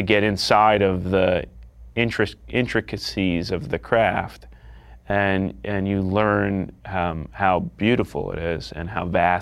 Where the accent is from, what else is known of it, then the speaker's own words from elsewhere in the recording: Northport, New York, United States; Where I grew up in Northport, it's a beautiful town.